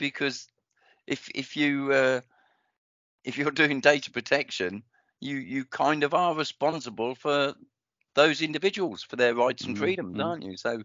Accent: United Kingdom; also born or lived in Ely, United Kingdom; I was born in Cambridge in Ely, but then we got shipped out pretty quickly all over the place. And I spent most of my early childhood till I was about 8 or 9 living in Cyprus

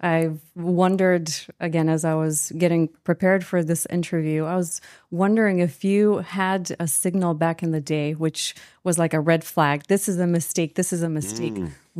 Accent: Bulgaria; moved away as an adult; now in United States; So I'm actually from Bulgaria. I'm not sure whether you're aware. I moved to the States at age 20 on my own. And I just became a citizen

